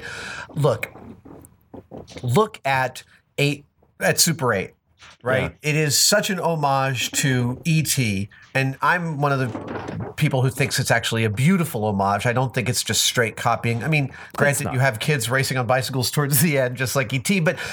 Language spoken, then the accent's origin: English; New York, United States; And frankly, having kind of growing up in New York